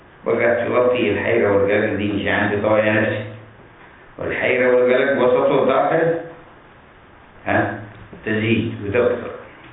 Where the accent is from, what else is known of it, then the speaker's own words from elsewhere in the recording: Hadhramaut, Yemen; فمن أواخر الأعمار اللي وصلها مثل بلدنا حضرموت